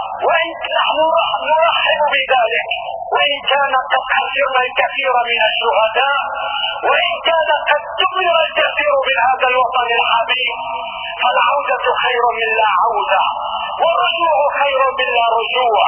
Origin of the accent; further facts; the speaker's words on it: Syria; ونحن كسوريين نمد يدنا الى كل من اراد الحوار